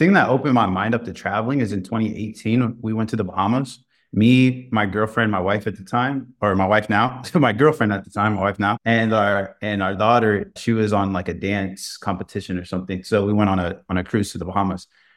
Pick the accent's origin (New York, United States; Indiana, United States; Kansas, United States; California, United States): Indiana, United States; I'm originally from Indiana.